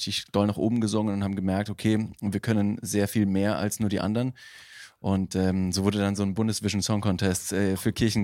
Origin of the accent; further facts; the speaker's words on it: Ingolstadt, Bavaria, Germany; Ich komme aus Bayern, aus Ingolstadt.